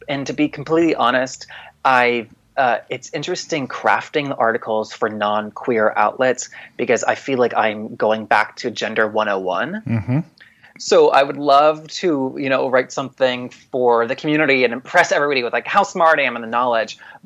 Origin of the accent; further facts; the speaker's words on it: North Carolina, United States; I grew up in North Carolina, the bathroom state.